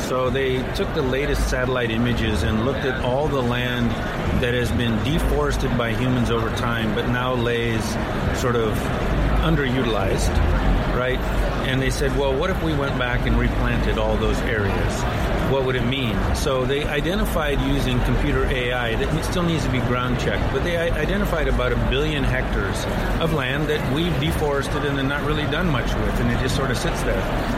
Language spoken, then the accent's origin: English; Papua New Guinea; I grew up in Papua New Guinea. I grew up sort of deep in the rainforest